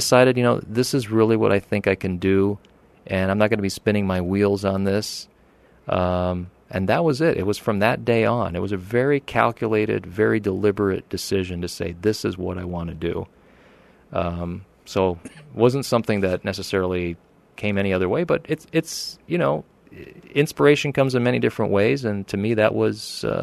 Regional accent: Pennsylvania, United States; Let's see. I started off in Pennsylvania. I grew up out there in the Pocono Mountains, which is eastern Pennsylvania.

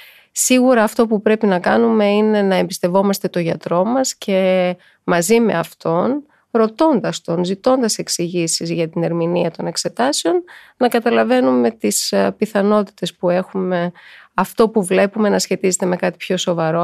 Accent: Crete, Greece; Εγώ είμαι και από την Κρήτη, όπως ξέρετε, μια μητριαρχική κοινωνία.

